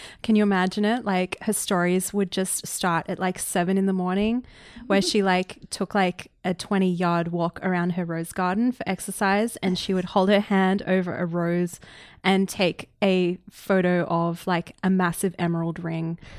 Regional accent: Australia; And then like, where are you from? And I'm like, Australia.

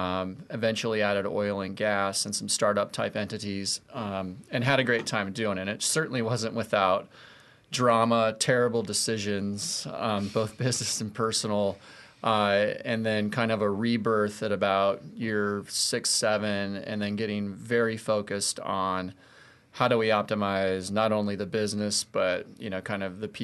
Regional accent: Colorado, United States; But I grew up in Colorado and went to school at Colorado State University undergrad

